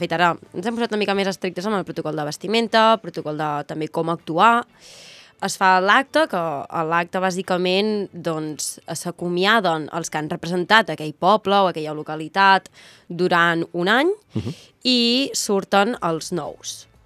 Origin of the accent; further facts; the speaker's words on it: Figueres, Catalonia, Spain; tinc 22 anys, sóc de Figueres, vaig ser la pubilla de Figueres 2023 i actualment estic acabant per fi la carrera de farmàcia a Barcelona